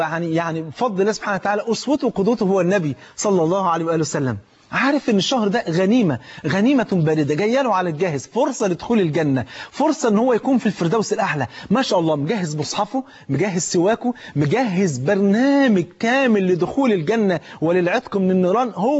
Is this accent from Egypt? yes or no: yes; Egypt; وانت عارف عندنا في مصر الفول فرض عين يعني